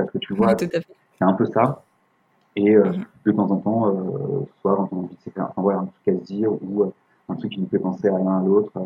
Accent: France; now in Canada; on est français

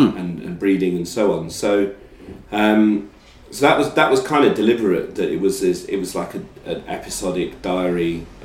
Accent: England, United Kingdom; the processes I was going through of trying to deal with things that I'd not properly dealt with through being English, guilt from religious upbringing

